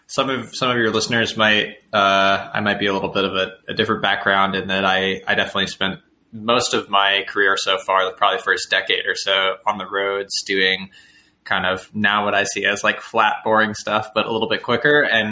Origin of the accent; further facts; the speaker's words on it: United States; I'm an American. I'm from the U.S.